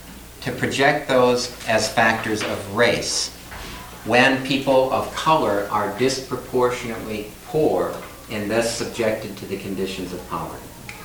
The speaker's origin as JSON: {"language": "English", "town": "Minneapolis", "region": "Minnesota", "country": "United States", "said": "Whenever I tell people I'm from Minneapolis, the usual response is, it's a really nice city."}